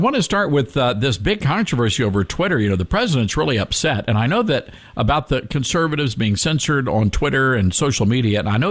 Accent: Memphis, Tennessee, United States; You know, I moved back to Memphis, Tennessee, where we're doing the show from. And, you know, growing up in the South, you sort of get conditioned to deal with the pollen and the humidity.

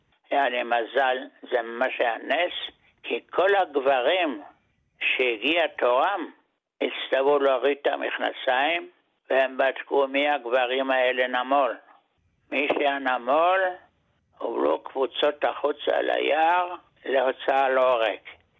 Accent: Germany; Hebrew is a second language; now in Israel; אני יליד גרמניה. כשהייתי בן 8 היטלר הגיע לשלטון.

